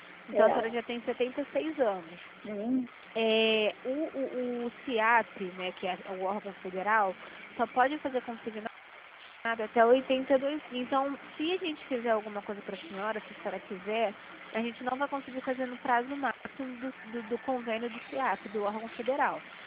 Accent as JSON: {"language": "Portuguese", "region": "Rio de Janeiro", "country": "Brazil", "said": "eu sou do Rio de Janeiro."}